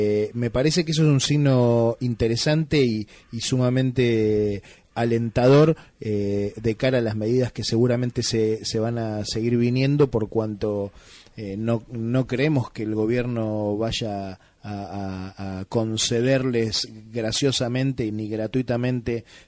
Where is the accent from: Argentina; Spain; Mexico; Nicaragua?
Argentina; La Matanza, Buenos Aires Province; yo soy de La Matanza